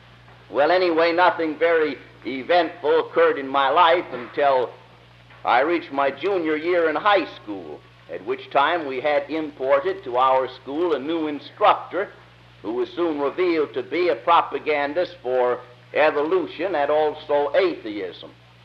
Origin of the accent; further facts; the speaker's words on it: California, United States; born there; accent: California; As most of you know, I was born in California. That's where I get this accent. This is the bona fide, authentic, genuine California accent.